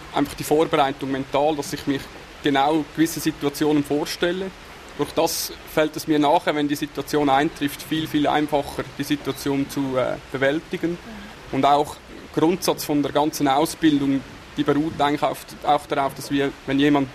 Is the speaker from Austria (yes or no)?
no; Zurich, Switzerland; Ich bin einfach im Zürich-Oberland aufgewachsen, nähe Greifensee, also von daher immer schon extrem der Bezug zu einem See, der war schon immer da.